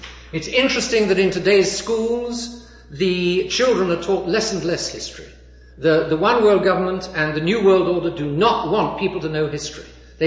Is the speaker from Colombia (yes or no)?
no; England, United Kingdom; I'm English.